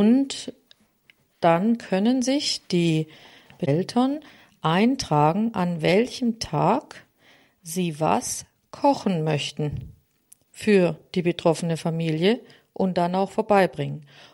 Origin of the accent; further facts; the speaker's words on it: Germany; now in Switzerland; weil ich ja schließlich auch schon ja 15 Jahre meine Heimat Deutschland verlassen habe. Aber ich habe es auch hier in der Schweiz, in dem ich jetzt 10 Jahre bin